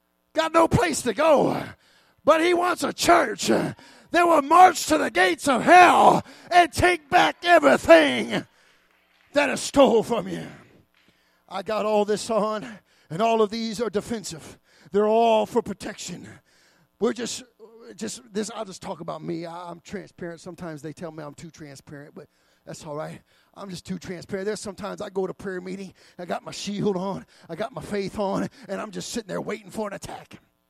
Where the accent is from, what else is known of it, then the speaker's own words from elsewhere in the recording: South Bend, Indiana, United States; and I'm from South Bend.